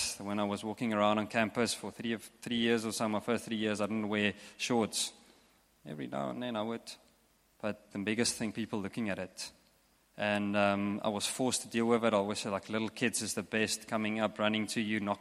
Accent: Bloemfontein, Free State, South Africa; I grew up in the States, Bloemfontein, Free States, in the middle of South Africa.

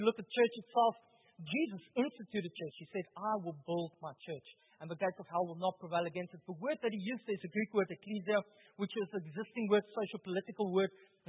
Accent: Upington, Northern Cape, South Africa; now in Cape Town, South Africa; I'm initially from Upington, but I've grown to be a softie, I think.

